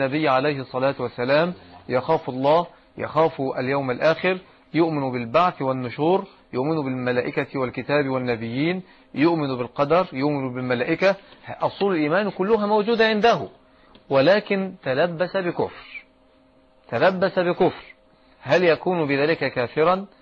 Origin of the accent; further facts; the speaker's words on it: Egypt; أما عندنا في مصر مثلا فالأمر قد يكون مختلفا،